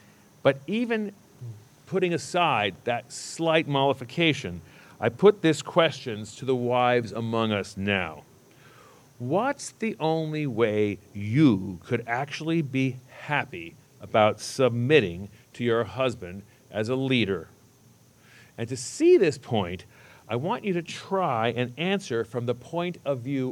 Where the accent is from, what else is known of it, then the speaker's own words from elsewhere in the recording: United States; Being American, we pride ourselves on freedom.